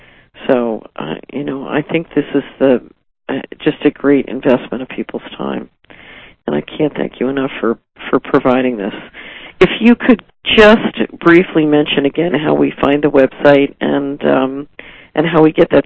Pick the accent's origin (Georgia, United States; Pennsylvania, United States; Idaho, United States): Pennsylvania, United States; Philadelphia; I grew up in Philadelphia, so it's near and dear to my heart.